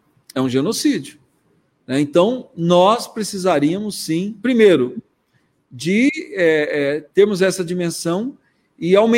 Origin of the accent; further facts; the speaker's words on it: Brazil; enquanto brasileiro, me preocupa muito o prenúncio do que está por vir.